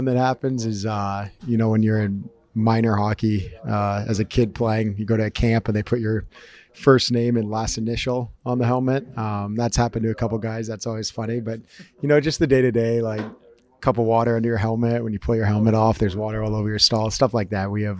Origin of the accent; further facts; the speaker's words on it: St. Louis, Missouri, United States; Growing up in St. Louis